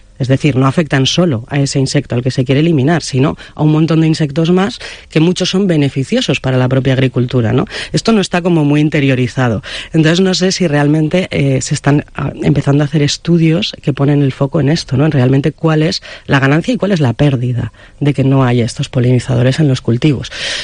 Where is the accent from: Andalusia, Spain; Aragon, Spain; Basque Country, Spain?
Aragon, Spain; Huesca; yo en concreto vengo de Huesca